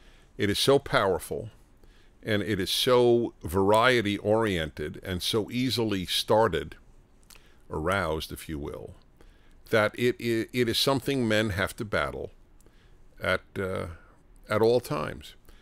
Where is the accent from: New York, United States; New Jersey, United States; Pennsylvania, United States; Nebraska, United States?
New York, United States; New York City; I grew up in New York City, and I had a ticket for $1 because they gave tickets to high school students for $1.